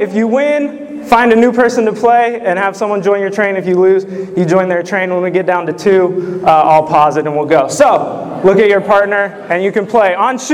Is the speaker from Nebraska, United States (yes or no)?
yes; Lincoln, Nebraska, United States; I am from Lincoln, Nebraska.